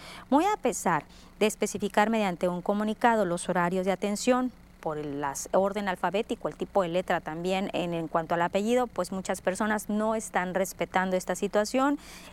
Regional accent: Guamúchil, Sinaloa, Mexico; Te miramos desde Guamúchil, desde mi tierra. Qué gusto me da recibir un comentario, un saludo de parte de la gente que nos ve en Guamúchil. En Guamúchil, mi tierra, mi ciudad.

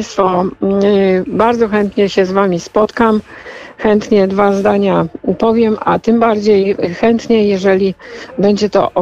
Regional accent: Nowy Dwór Mazowiecki, Masovian Voivodeship, Poland; reprezentuje Nowy Dwór Mazowiecki, czyli moje rodzinne miasto.

